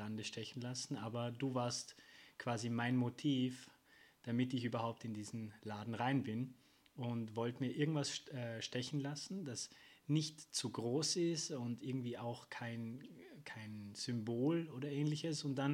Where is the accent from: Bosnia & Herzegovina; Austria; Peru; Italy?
Austria; Vorarlberg; born there; 26 Jahre alt, gebürtig aus Vorarlberg in Österreich.